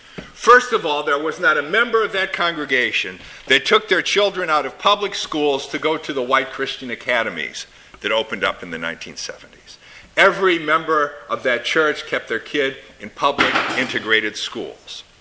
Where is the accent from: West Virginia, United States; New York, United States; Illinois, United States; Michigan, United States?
Michigan, United States; I, because I grew up outside of Detroit